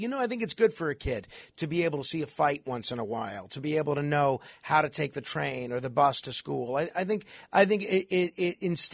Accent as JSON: {"language": "English", "region": "New York", "country": "United States", "tie": "born or raised there", "said": "And I chose not to pursue it because I love living in New York. Honestly, this is my hometown."}